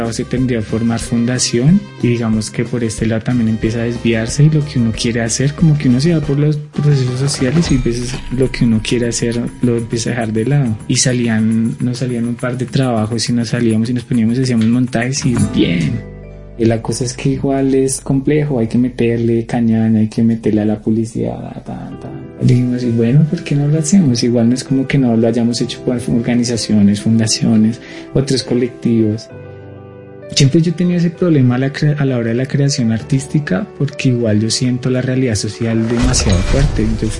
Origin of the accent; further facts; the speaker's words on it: Colombia; hay muchas cosas que como colombianos nos hemos asimilado mucho